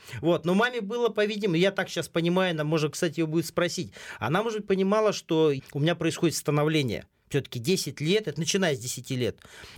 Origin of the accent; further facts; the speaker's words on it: Chelyabinsk Oblast, Russia; а я же вырос на Урале, на Южном Урале, в Челябинской области